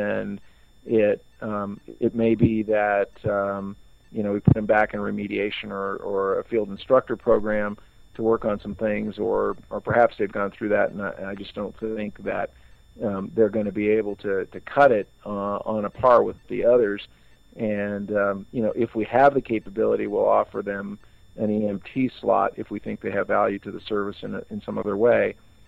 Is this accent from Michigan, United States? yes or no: no; Colorado Springs, Colorado, United States; Yep, I'm from Colorado Springs, Colorado.